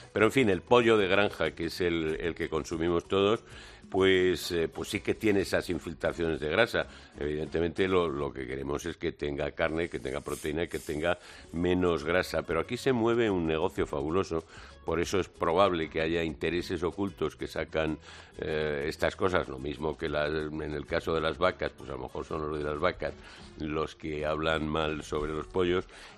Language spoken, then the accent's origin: Spanish; Barcelona, Catalonia, Spain; Yo soy muy de la Barceloneta.